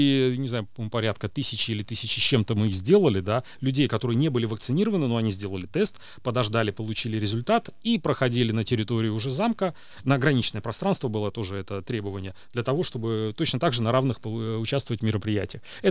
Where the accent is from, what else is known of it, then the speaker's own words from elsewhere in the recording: Narva, Ida-Viru County, Estonia; Да, нет, я родился, вырос в Нарве. Я учился и в Нарве, и потом достаточно долго учился в Таллине.